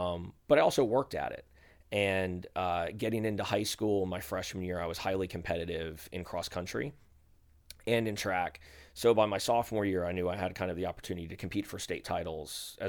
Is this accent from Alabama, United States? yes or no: yes; Birmingham, Alabama, United States; born at home and then quickly after that moved to Birmingham and grew up in Birmingham.